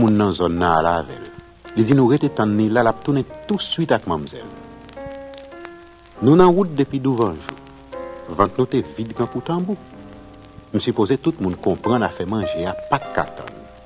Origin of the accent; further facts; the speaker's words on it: Marseille, Provence-Alpes-Côte d'Azur, France; accent: Marseille; Moi, j'aime me promener sur la Canebière et entendre tout le monde parler avec mon accent, le plus bel accent de France.